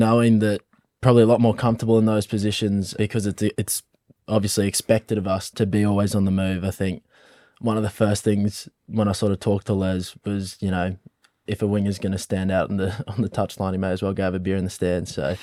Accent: Toowoomba, Queensland, Australia; now in Brisbane, Australia; And we're from Toowoomba, but all my siblings live here in Brizzy as well.

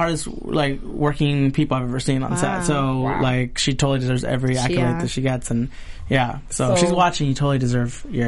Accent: West Covina, California, United States; I grew up in West Covina.

